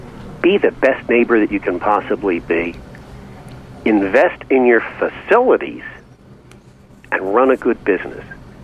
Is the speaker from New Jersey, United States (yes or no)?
yes; New Jersey, United States; right here in my home state in New Jersey.